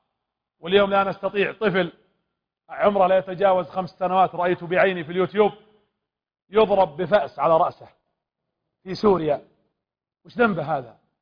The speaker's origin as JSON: {"language": "Arabic", "town": "Qatif", "region": "Eastern Province", "country": "Saudi Arabia", "said": "ابلشونا عندنا في الشرقية الى اليوم في القطيف مشاكل"}